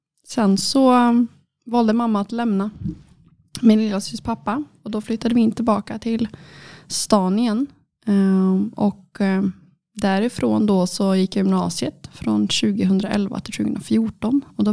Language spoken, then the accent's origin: Swedish; Trollhättan, Västra Götaland County, Sweden; född 95 då. Så fyller snart 27 år gammal. Jag kommer från Trollhättan och botar hela mitt liv. Och har alltid bott på landet med min mamma.